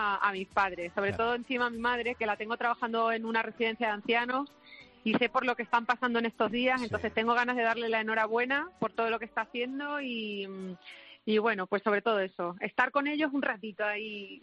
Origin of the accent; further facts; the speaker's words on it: Valencia de Alcántara, Extremadura, Spain; la grabamos en mi pueblo, en Valencia de Alcántara.